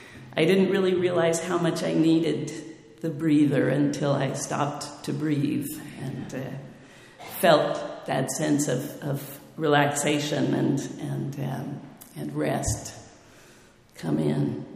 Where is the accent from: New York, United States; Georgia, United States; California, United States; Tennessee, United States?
California, United States; Oakland; But I'm from here. I was born at Kaiser in Oakland. I am a Bay Area kid.